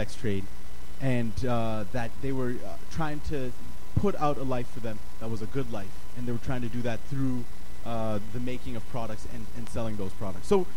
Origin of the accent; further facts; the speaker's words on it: Kenya; born there; moved away; So in 1987, I was born in Kenya.